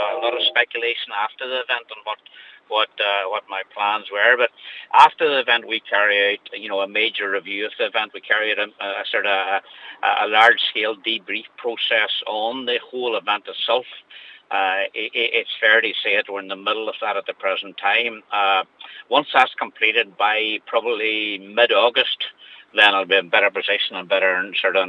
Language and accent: English; Limavady, Northern Ireland, United Kingdom; my hometown of Limma Valley